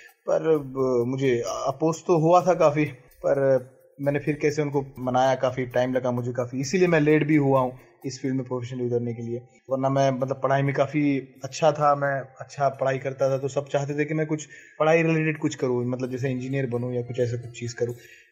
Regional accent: Beed, Maharashtra, India; now in Mumbai, India; जी मैं बेसिकली महाराष्ट्र से ही हूँ। महाराष्ट्र में एक छोटा डिस्ट्रिक्ट है बीड, मैं वहाँ से बिलोंग करता हूँ उस डिस्ट्रिक्ट से। 10th तक मैं वहीं मेरी पढ़ाई हुई है, उसके बाद मैं मुंबई शिफ्ट हुआ।

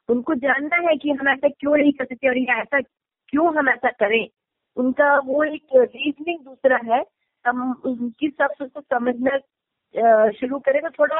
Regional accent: Raipur, Chhattisgarh, India; also born or lived in Jagdalpur / Bilaspur; फिर बिलासपुर में 3-4 साल रही, उसके बाद रायपुर में 23 साल, मेरी जिंदगी की मैंने 23 साल है ना इम्पोर्टेंट, पूरा अपना स्कूल कॉलेज, मेरा जो लगाव रायपुर है ना, it's like my birth place. Hindi, मैं मलयाली

